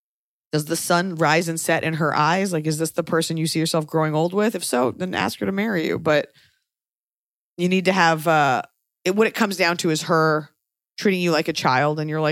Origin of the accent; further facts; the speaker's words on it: Texas, United States; I'm from Texas. I grew up, like, around, like, a certain type of machismo.